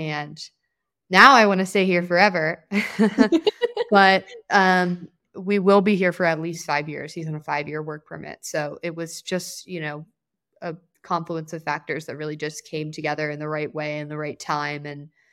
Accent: East Coast, United States; we were both born and raised on the East Coast and we're comfortable in good jobs on the East Coast

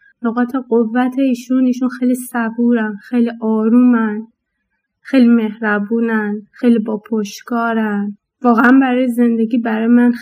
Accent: Iran; ما توی خب غربت زندگی میکنیم، خارج از ایران هستیم

